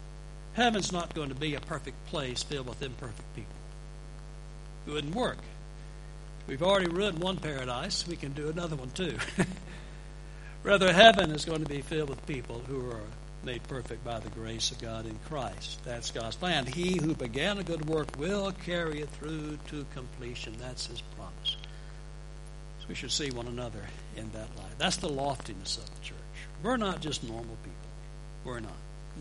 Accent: Dallas, Texas, United States; When I was a child, I grew up in Dallas, Texas.

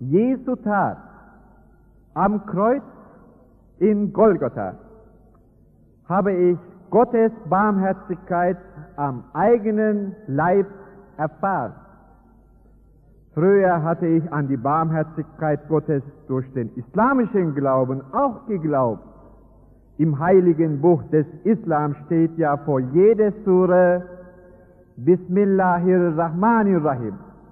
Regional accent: Turkey; German is a second language; moved away as an adult; now in Germany; Ich komme aus der Türkei und bin von Beruf Diplom-Sozialarbeiter und Sozialpädagoge. Seit 11 Jahren lebe ich in der BRD

